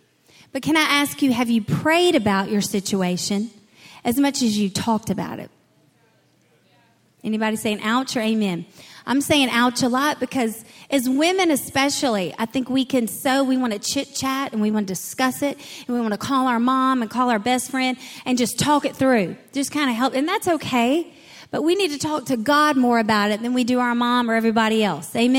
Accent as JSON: {"language": "English", "region": "the South", "country": "United States", "accent": "Southern", "said": "He hears my little southern accent voice."}